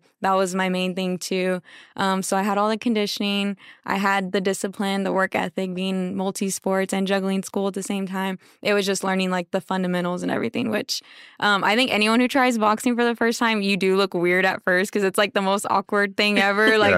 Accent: Floresville, Texas, United States; Yeah, so I'm originally from Floresville, Texas, if y'all know where that's at.

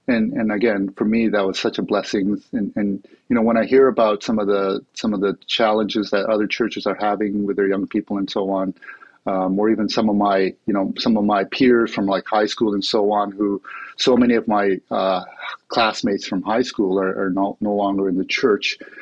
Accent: Toronto, Ontario, Canada; it was a dream growing up in Canada and being able to live in a place like Toronto, where it's very diverse and open, it was a wonderful place to live.

